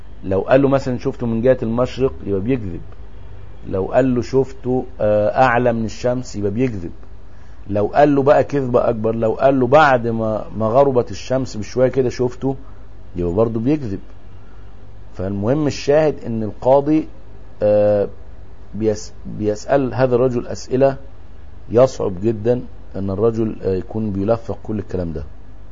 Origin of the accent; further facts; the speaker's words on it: Egypt; احنا كمصريين عادتنا ان احنا دائما نستهزئ بالغير